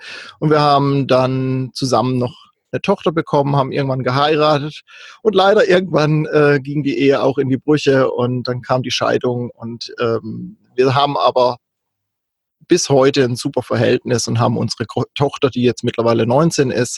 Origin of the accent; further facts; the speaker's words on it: Baden-Württemberg, Germany; now in Europe; ich bin ursprünglich in Süddeutschland aufgewachsen, am schönen Kaiserstuhl und war da bis Ende 20 auch gut beheimatet